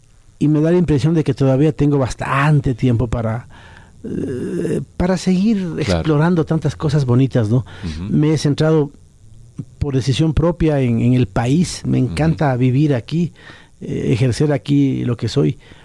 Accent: Ecuador; also born or lived in United States; Yo realmente no nací en Ecuador. ¿Ah, sí? Yo nací en los Estados Unidos.

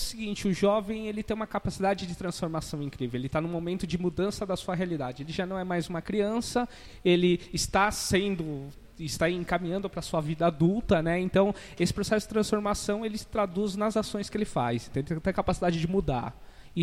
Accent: Santos, São Paulo, Brazil; Bom, sou nascido em Santos e vivi minha vida toda aqui no litoral de São Paulo.

